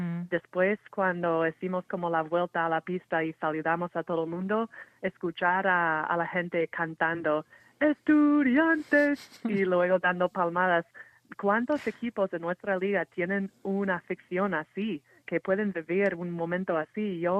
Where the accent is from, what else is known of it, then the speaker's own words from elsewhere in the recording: Minnesota, United States; Spanish is a second language; now in Spain; Pues yo soy de Minnesota, uh-huh, donde está jugando Ricky Rubio ahora en el NBA